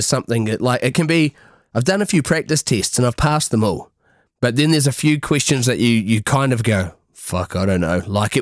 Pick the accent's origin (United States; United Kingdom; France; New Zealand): New Zealand; so am I. And they're like, no you're not. And you're like, I'm from New Zealand.